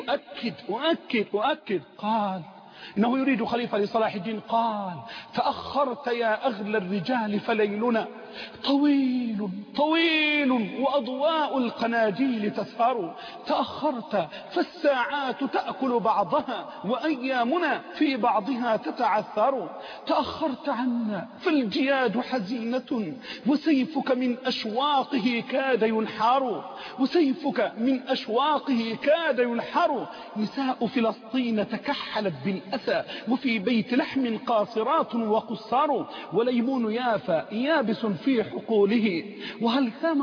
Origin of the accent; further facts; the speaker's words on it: Egypt; رجعت زي ما قلوا عندنا في مصر